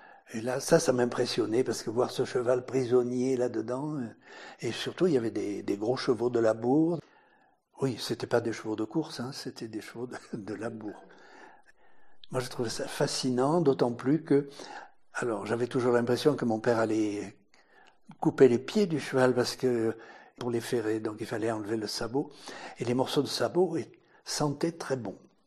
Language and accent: French; Montbrun-les-Bains, Provence-Alpes-Côte d'Azur, France; born there; also born or lived in Paris, France; je suis né en 1941 à Montbrun. J'habite au Mouret, route d'Olan, maison à laquelle j'ai toujours été très attaché.